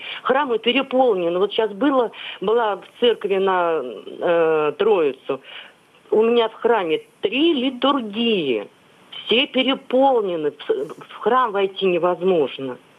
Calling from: Saint Petersburg, Russia; я звоню из Петербурга.

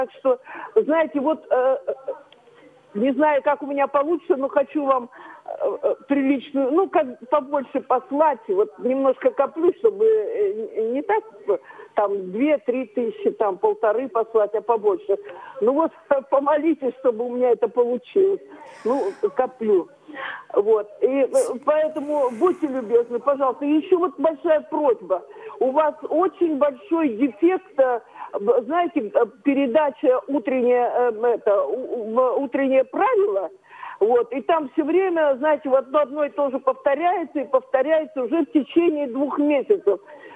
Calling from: Saint Petersburg, Russia; Я звоню из Санкт-Петербурга.

